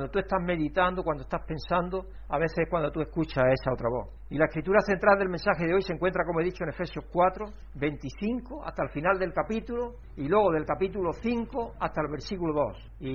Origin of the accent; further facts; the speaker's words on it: Andalusia, Spain; accent: Andalusian; lo que hablo es andaluz, yo soy del sur de España. Es español, pero es con un acento bien fuerte. Entonces mi acento es no es madrileño como el de mi hijo.